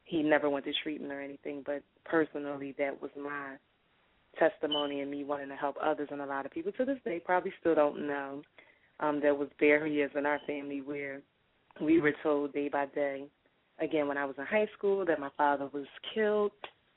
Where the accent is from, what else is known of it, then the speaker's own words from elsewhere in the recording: Savannah, Georgia, United States; also born or lived in Cheyenne / Philadelphia; I was born in the Midwest in the region of Cheyenne, Wyoming. I believe as a toddler when I moved to Savannah, Georgia, where my parents and siblings were born